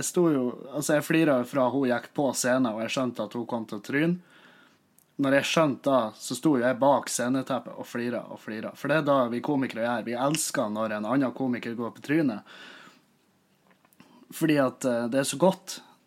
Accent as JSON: {"language": "Norwegian", "town": "Meløy", "region": "Nordland", "country": "Norway", "said": "jeg har drevet meg ut med lokalt materiale i Meløy, der jeg kommer fra."}